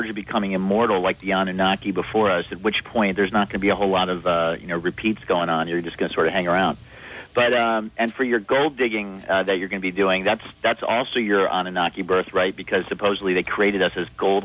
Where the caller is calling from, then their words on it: Philadelphia, Pennsylvania, United States; in Philly.